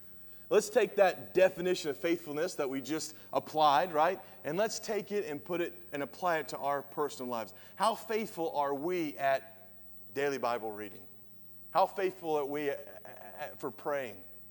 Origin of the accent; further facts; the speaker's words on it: Tennessee, United States; I'm from East Tennessee, okay? So hopefully you'll bear with me that I'm messing these names up.